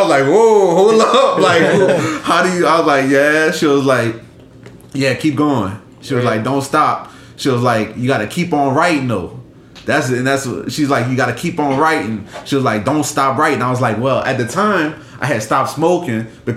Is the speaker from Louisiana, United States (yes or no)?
yes; Houma, Louisiana, United States; I'm from Houma.